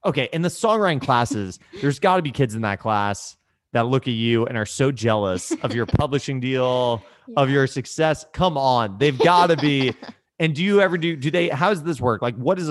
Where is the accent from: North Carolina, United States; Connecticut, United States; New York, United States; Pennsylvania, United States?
New York, United States; I'm a New Yorker. I like to think New Yorkers have something going for them.